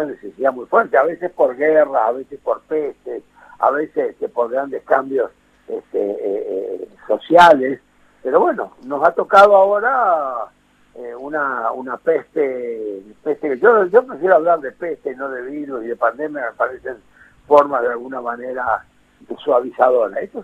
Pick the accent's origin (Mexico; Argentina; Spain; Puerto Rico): Argentina; como argentino me siento de alguna manera protegido por mi gobierno.